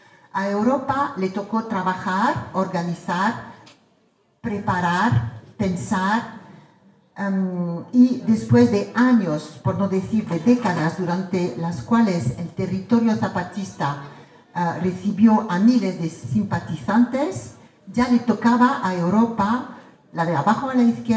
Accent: France; en especial desde Francia, de donde vengo

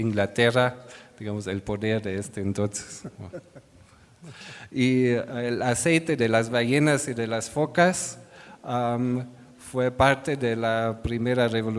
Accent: New Zealand; Spanish is a second language; los pueblos indígenas de mi tierra, los Maori.

